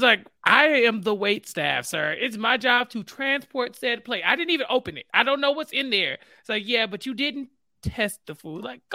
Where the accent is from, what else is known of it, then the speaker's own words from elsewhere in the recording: Texas, United States; But I'm from Texas, so what do I know?